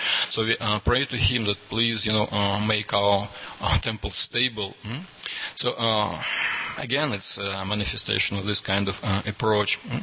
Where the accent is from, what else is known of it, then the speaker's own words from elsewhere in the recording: Far East, Russia; I come from Russia, from the far eastern part. I'm just across the Atlantic. My place is just near the China and North Korean border, so it's like a very far east of Russia.